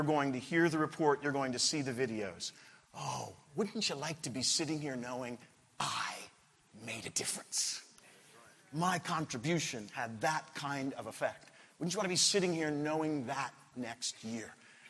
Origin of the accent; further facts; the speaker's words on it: England, United Kingdom; As an Englishman, that's what I think he is saying to us.